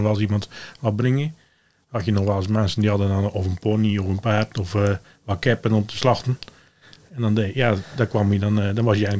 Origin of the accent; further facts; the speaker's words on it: Nieuwe-Tonge, South Holland, Netherlands; en ik kom uit Nieuwetongen.